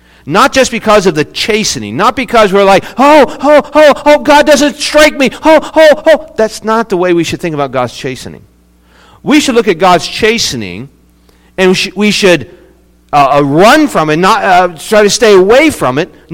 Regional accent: West Virginia, United States; also born or lived in Ohio / Mississippi; Most of you know I was born in Ohio, but I claim West Virginia because it's West Virginia. That's why I claim it. But that's where I grew up. I lived the first 5 years of my life in Ohio, the second 5 years in Mississippi.

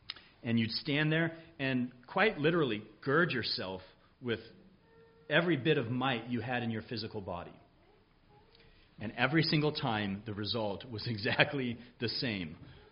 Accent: California, United States; Many of you know I grew up in California, out on the West Coast. We weren't too far from the ocean.

